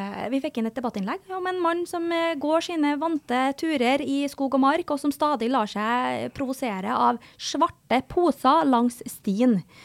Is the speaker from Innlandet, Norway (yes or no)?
no; Verdal, Trøndelag, Norway; Jeg kommer jo fra Verdalen.